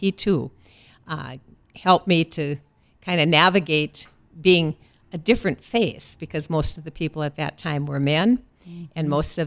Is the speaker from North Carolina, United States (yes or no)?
no; Bismarck, North Dakota, United States; Well, I grew up in Bismarck, and I'm an only child